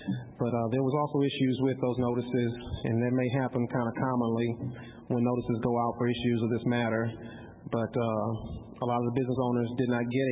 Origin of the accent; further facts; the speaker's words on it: Louisiana, United States; now in Dallas, United States; I'm originally from Louisiana, but I chose Dallas because Dallas has the second largest VA in the country